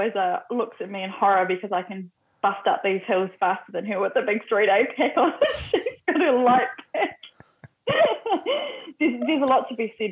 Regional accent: Whanganui, Manawatū-Whanganui, New Zealand; also born or lived in South Island; I was born in the South Island, and we relocated here when I was 10, so I've been here for quite a while, but the South Island's still definitely home.

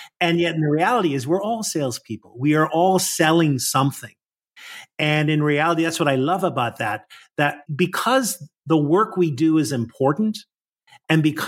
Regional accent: Northern Ireland, United Kingdom; I grew up in Northern Ireland and politics were not a very positive thing either there.

